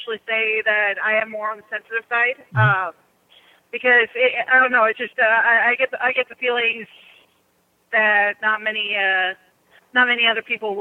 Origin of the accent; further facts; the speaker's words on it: California, United States; I'm actually truck driving in Oregon right now. I'm originally from California.